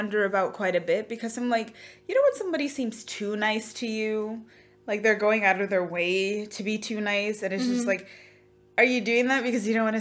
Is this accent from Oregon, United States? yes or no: no; Brooklyn, New York, United States; I remember growing up in Brooklyn, New York